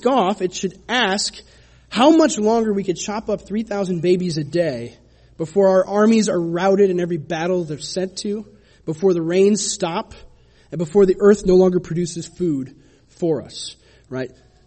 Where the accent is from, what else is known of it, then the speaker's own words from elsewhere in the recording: Minnesota, United States; I remember this kind of mockery a few years back in my home state of Minnesota.